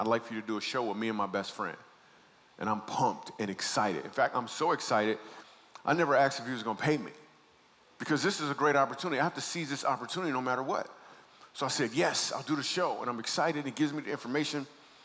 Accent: Michigan, United States; So I grew up in Michigan, and I started doing comedy in Michigan

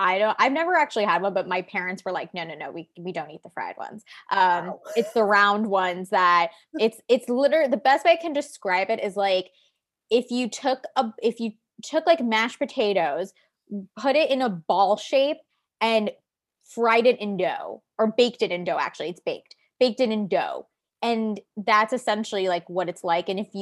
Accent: New York, United States; there's one of the Suffolk County guys, Steve Ballone. If you guys know who Steve Ballone is, he's from my hometown.

